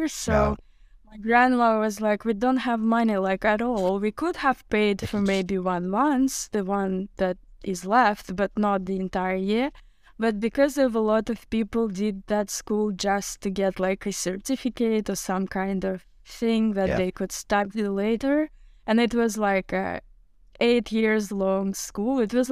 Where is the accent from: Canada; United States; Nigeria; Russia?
Russia; North Caucasus; born there; English is a second language; And I was born in North Caucasus in USSR. And my family was so poor, but they did try to bring me an education. And there was an art school in our village.